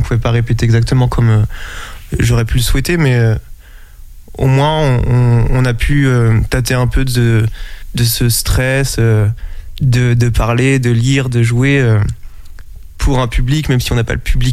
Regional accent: Angers, Pays de la Loire, France; J'ai grandi à Angers.

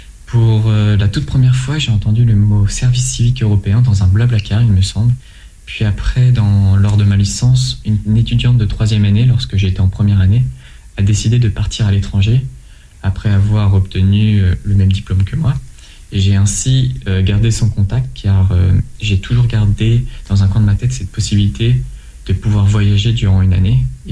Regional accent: Normandy, France; j'ai actuellement 20 ans, je suis natif de la Manche.

